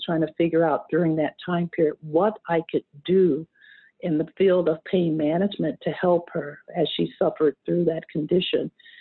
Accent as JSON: {"language": "English", "region": "Michigan", "country": "United States", "tie": "born or raised there", "said": "Well, I grew up in Michigan. My mother was a school nurse, and my father had never-ending education."}